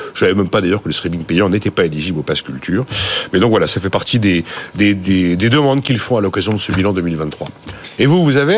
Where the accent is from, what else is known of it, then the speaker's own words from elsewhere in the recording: France; je suis le vieux français côté de ses pompes.